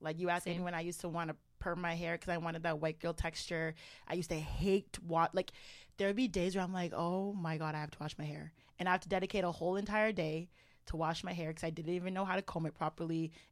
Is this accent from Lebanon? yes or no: no; Canada; born there; You know, I was born in Canada.